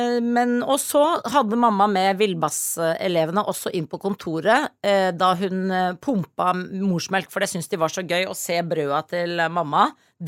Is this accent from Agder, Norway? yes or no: no; Trøndelag, Norway; jeg kommer fra Trøndelag